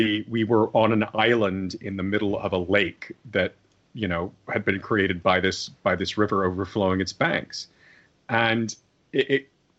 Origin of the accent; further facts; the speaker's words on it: Florida, United States; my family is from Florida and I grew up in Florida.